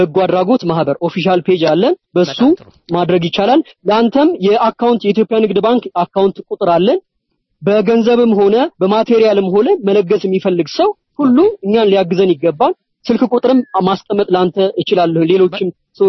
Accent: Dessie, Amhara, Ethiopia; ደሴ ተወልጄ ነው ያደግኩት። ግጥም ያልኩኝ ወሎዬ ነኝ፣ ሰፋ ያልኩኝ አማራ ነኝ፣ ግዙፍ የሆነ ኢትዮጵያዊ ነኝ።

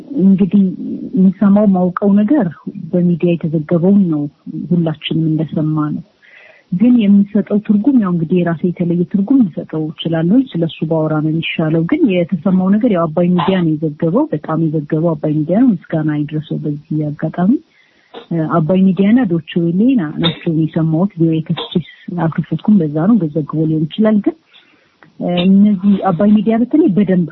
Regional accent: Amhara, Ethiopia; እኔ ከዛ ክልል ስለመጣሁ ቴዎሎጂ ያደኩት እዛም ስለሆነ

